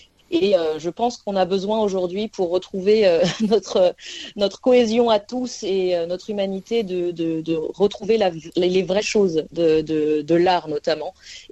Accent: Rennes, Brittany, France; born there; Je suis née à Rennes, en Bretagne.

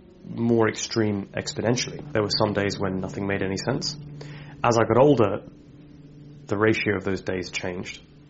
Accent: South East England, United Kingdom; I grew up in East Sussex. I was the oldest of four. My brother and sister, and then younger sister. And then, yeah, it's just kind of normal. We lived on the back of a wood. It was like a middle-class cul-de-sac in East Sussex.

